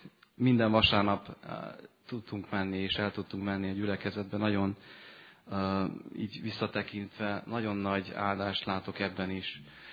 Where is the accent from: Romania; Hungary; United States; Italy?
Romania; Transylvania; hívő családban nőttem föl, az anyukám, apukám, ők baptisták, és Erdélyben egy viszonylag nagy baptista gyülekezetbe jártunk